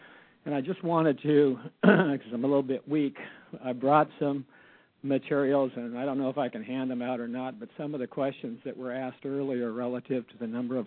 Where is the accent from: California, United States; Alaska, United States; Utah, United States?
Alaska, United States; Anchorage; I'm from Anchorage.